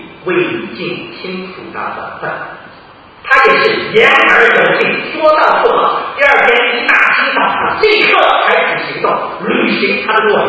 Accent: China; 我想大多数人，尤其是我们中国人，都选择了哪一条自私的道路。我们中国人啊，我们的福气遍布全球

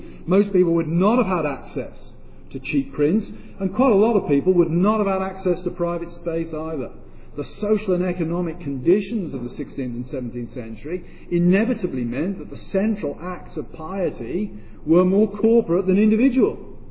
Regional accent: United Kingdom; I'm British, not German.

